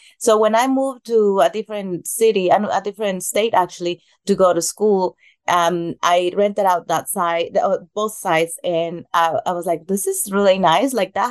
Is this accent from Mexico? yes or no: yes; Mexico; English is a second language; I'm from Mexico originally